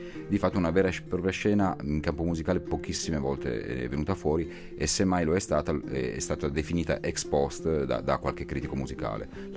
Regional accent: Rivoli, Piedmont, Italy; Io dicevo sempre, ma io sono di Rivoli.

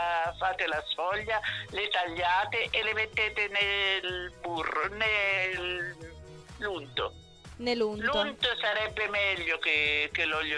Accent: Anghiari, Tuscany, Italy; D'Arezzo, San Leo di Anghiari.

